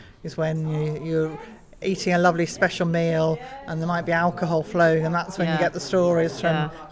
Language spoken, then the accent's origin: English; Birmingham, West Midlands, United Kingdom; For me, being a Brummie, I grew up very much in a... lots of Jamaican friends